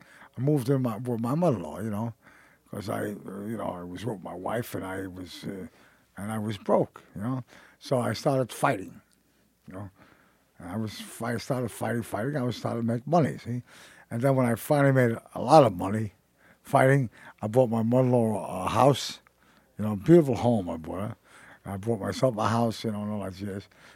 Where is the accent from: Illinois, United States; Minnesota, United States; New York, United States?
New York, United States; New York City; I lived down in New York City on the east side, a little Mulberry Street. I was born on Mulberry Street, and I lived out there, and there was a lot of Italians there and Jewish people.